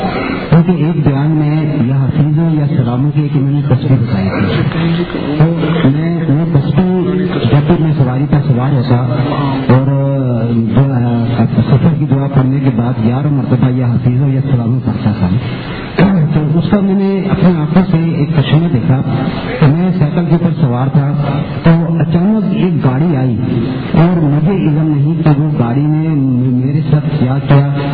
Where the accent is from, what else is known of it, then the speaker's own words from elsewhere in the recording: Bahawalpur, Punjab, Pakistan; میرا تعلق بھاولپور سے ہے, میرا تعلق بھاولپور سے ہے.